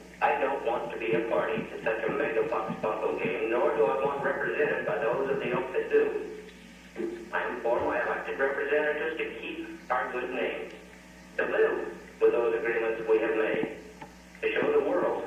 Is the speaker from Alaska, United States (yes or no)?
yes; Alaska, United States; We, the people of Alaska, elect our legislators to manage the matters of state government in our collective name